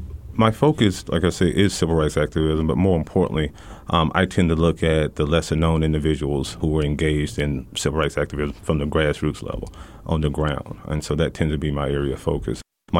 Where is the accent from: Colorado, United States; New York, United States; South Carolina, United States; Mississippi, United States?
Mississippi, United States; Oxford; now in El Paso, United States; I'm actually a native Mississippian. So I was born in Oxford, Mississippi, and I stayed in the state of Mississippi working until I actually came here to UTEP.